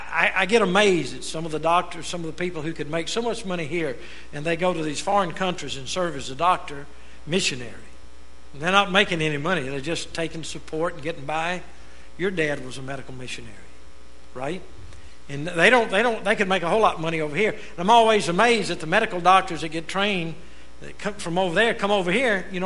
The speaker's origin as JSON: {"language": "English", "country": "United States", "tie": "born or raised there", "said": "Oh, I thank God I was raised in a Christian home. I thank God I was raised in America. I heard about Jesus when I was a little boy."}